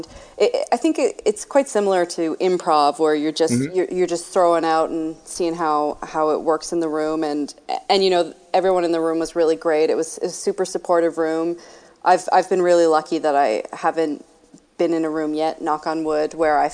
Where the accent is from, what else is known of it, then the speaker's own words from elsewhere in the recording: Halifax, Nova Scotia, Canada; That's right, yeah, born and raised in Halifax.